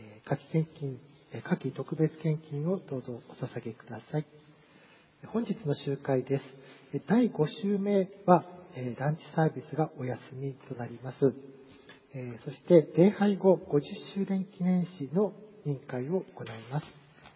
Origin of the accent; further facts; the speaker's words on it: Higashimurayama, Tokyo, Japan; ちなみに私は東村山出身でございます。御田町でございます。